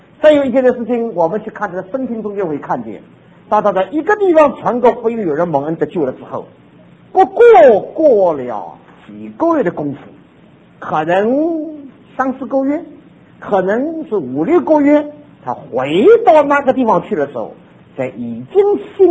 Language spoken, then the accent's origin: Chinese; southern China, China; 我们中国人，或特别是我们南方人啊，我是个南方人，